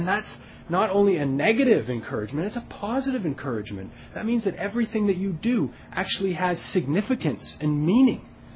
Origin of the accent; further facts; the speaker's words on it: Windsor, Ontario, Canada; now in Toronto, Canada; when I first moved to Toronto, and just you see sin in an amplified, way in front of you. You know, I'm from Windsor, which is, not even a quarter of the size of Toronto.